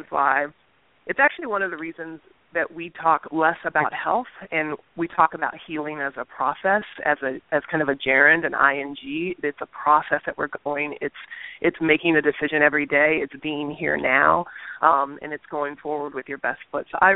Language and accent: English; California, United States; it's cool and very California-like, which we're from California, and we are very cool.